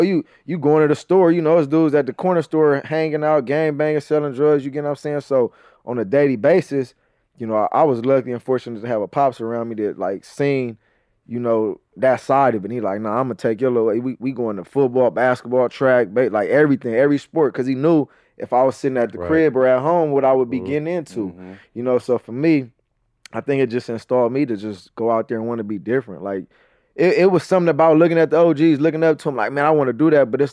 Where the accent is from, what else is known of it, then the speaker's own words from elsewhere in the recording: Los Angeles, California, United States; growing up in Leimert Park, you know, Crenshaw and Slauson was literally 10, 15 blocks down the street